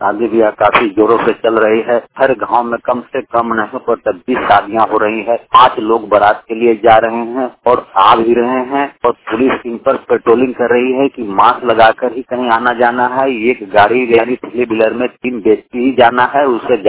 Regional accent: Garhwa, Jharkhand, India; मैं झारखंड गढ़वा जिले से हूँ। मैं अपने पलामू जिला से निवास स्थान से हटकर करीब 40 किलोमीटर के दूर पर हूँ।

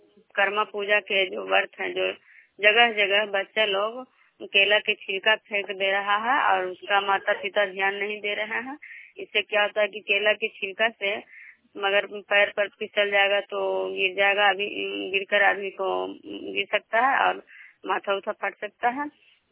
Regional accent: Vishnupur, Bihar, India; मैं विष्णुपुर ग्राम खजरा पंचायत नालंदा जिला नालंदा प्रखंड के निवासी हूँ।

